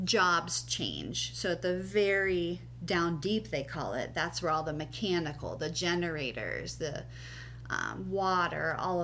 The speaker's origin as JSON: {"language": "English", "region": "Ohio", "country": "United States", "said": "which my husband says I say those words weird because I'm from Ohio."}